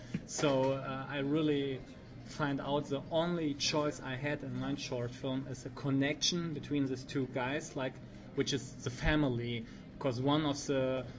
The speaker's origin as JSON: {"language": "English", "country": "Germany", "said": "I am from Germany"}